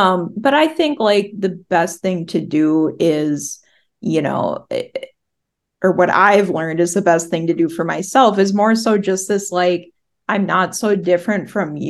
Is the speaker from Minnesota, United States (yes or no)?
yes; Minnesota, United States; I'm from Minnesota.